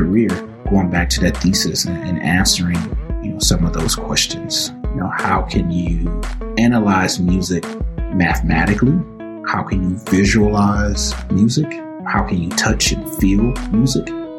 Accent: Highland Park, Michigan, United States; Yeah. Well, to be more specific, in a city called Highland Park, which is in the center of the city of Detroit. So bound on all sides by Detroit.

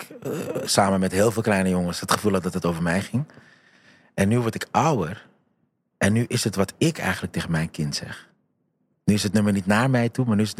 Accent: Amsterdam, North Holland, Netherlands; Ik ben Amsterdammer natuurlijk.

